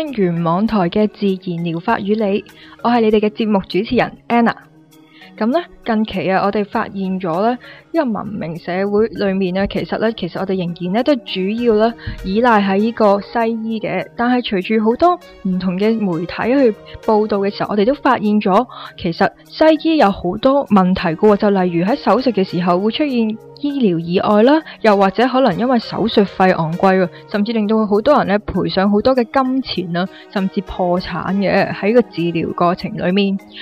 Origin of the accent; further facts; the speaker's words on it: Hong Kong; 帮我哋香港人